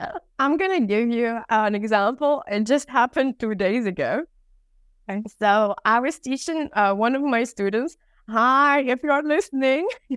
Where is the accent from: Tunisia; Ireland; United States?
Tunisia; also born or lived in -; English was mostly at home, but Arabic and French were the languages I was taught in because I grew up in Tunisia. So I was born and raised in Tunisia, and I grew up speaking these three languages.